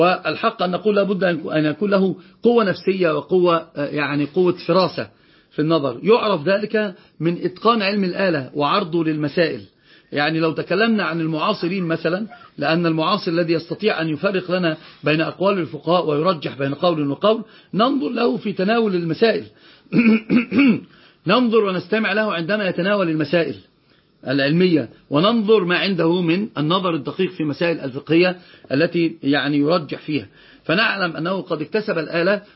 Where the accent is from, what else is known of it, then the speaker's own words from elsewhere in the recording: Egypt; وضبط عندنا في مصر ضبط ثالث